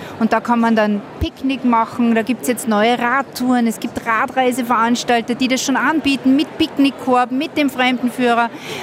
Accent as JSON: {"language": "German", "region": "Salzburg", "country": "Austria", "said": "als Salzburger haben wir uns natürlich unheimlich gefreut"}